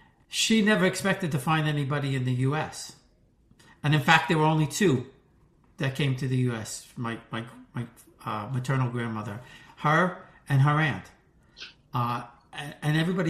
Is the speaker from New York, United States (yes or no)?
yes; New York, United States; Yeah, and I still remember growing up in New York when we still had the fruit and vegetable man.